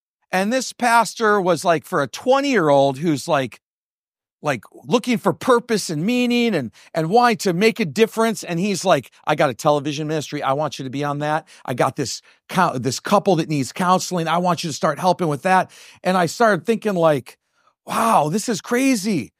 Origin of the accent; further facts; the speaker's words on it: Ohio, United States; I really have this opportunity back home in Ohio, in my hometown.